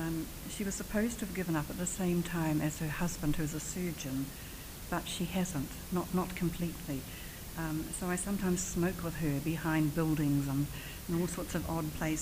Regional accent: New Zealand; accent: New Zealand; my accent is a New Zealand accent

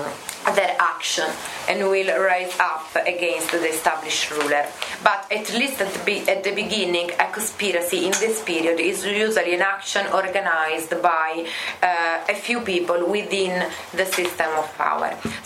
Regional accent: Italy; I am a research fellow here at the Renaissance Center. I'm from Italy.

